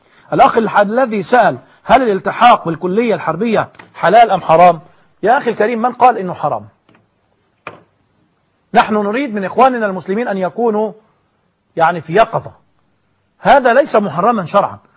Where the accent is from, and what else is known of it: Egypt